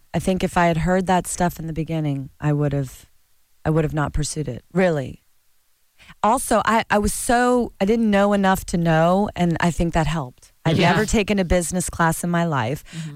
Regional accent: Florida, United States; No, I'm from Florida.

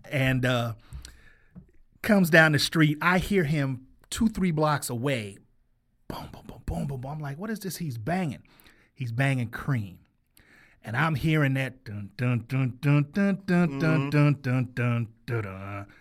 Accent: New York, United States; also born or lived in the South; Growing up in New York, you hear this other stuff

